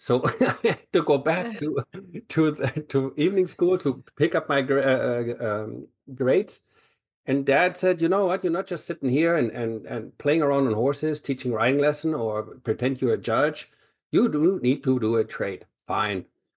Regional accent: Buenos Aires, Argentina; now in Germany; Well, I grew up in Buenos Aires and fell in love with horses there.

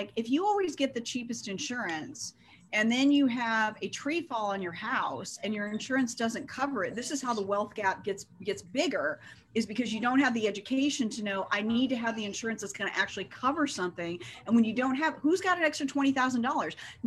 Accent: California, United States; I grew up outside of Berkeley, so I thought I was a little Miss Liberal.

